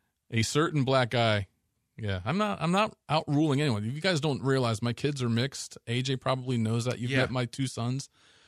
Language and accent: English; Baltimore, Maryland, United States; I'm from the Baltimore area.